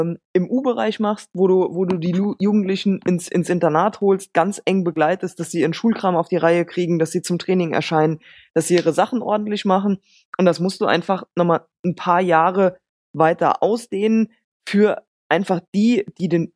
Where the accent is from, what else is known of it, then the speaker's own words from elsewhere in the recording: Walldorf, Hesse, Germany; Niklas Süle zum Beispiel ist hier aus dem Ort, wo ich herkomme, ist vor Jahren schon von Rot-Weiß-Walldorf zu Hoffenheim gewechselt